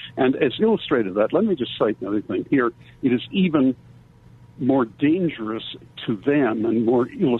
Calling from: Canada; Sebastian, I'm speaking from Canada, which is, of course, not far away, but it is a foreign country.

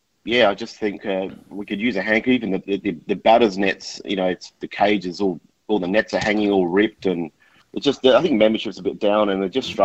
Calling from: Wattle Park, Australia; Wattle Park.

